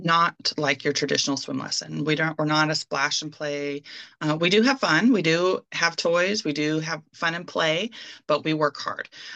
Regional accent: Pacific Northwest, United States; I grew up in the Pacific Northwest, so I have been around water my whole life

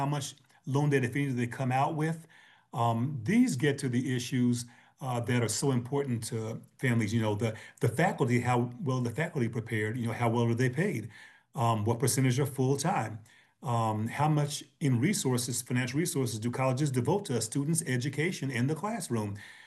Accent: Kentucky, United States; also born or lived in Cincinnati, Ohio; I was born in Cincinnati and grew up in Kentucky.

